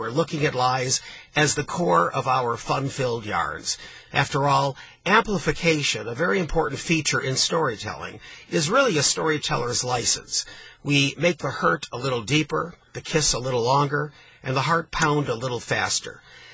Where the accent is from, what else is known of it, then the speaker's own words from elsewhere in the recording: Cleveland, Ohio, United States; I mean, I'm from Cleveland, Ohio, right?